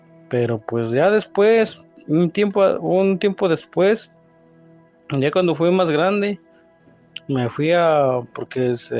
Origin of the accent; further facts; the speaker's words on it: Mexico City, Mexico; now in Tennessee, United States; Yo aquí ahorita estoy radicando en Tennessee, soy de la Ciudad de México, de ahí de por la Magdalena Contreras, y aquí estamos.